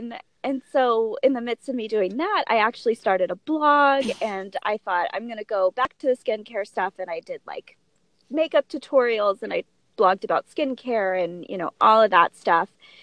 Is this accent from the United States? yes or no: yes; Washington, United States; also born or lived in Oklahoma; So I was born in Oklahoma. We mm-hmm. moved up to Washington when I was really little